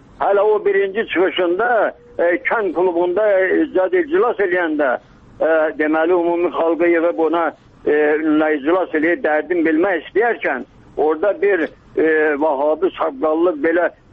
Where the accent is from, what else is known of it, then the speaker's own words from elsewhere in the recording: Ismayilli District, Azerbaijan; Biz bu rayonda yaşayırıq. Orada böyümüşük. Hamını tanıyırıq.